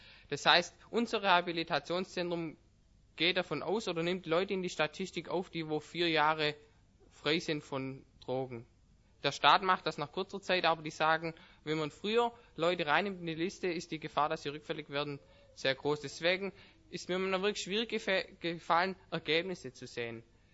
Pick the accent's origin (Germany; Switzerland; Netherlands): Germany; Baden-Württemberg; accent: Swabian; Jetzt muss ich mich erstmal anstrengen, Hochdeutsch zu reden. Ich rede gerne Schwäbisch